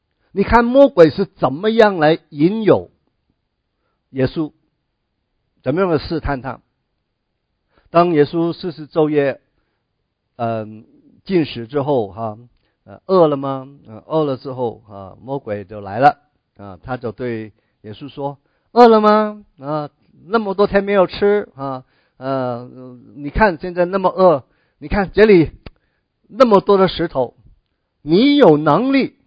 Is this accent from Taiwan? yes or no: no; Guangdong, China; accent: Cantonese; 我们广东话拗塞头啊